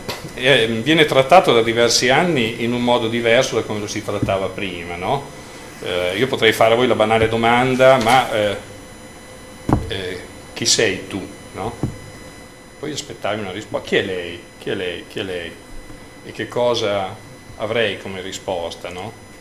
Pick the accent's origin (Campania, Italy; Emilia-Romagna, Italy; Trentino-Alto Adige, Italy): Emilia-Romagna, Italy; Sassuolo; sono originario di Sassuolo e sono un emigrante perché abito in provincia di Reggio Emilia.